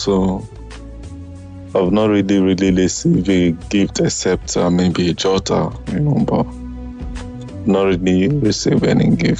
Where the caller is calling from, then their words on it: Czechia; From Czech.